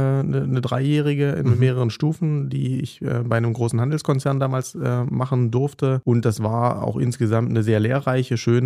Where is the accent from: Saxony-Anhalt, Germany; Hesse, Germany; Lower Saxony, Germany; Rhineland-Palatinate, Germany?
Saxony-Anhalt, Germany; Ich komme ursprünglich aus dem Harz, aus dem Ostharz in Sachsen-Anhalt